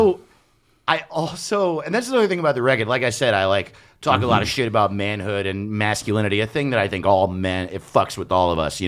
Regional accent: New York, United States; because I grew up in Orange County, New York, which is like an hour north of the city.

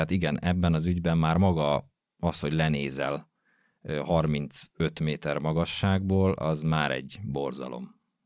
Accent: Gödöllő, Pest, Hungary; mert én gödöllői vagyok, illetve Gödöllőn nőttem föl. Ismertem a környéket

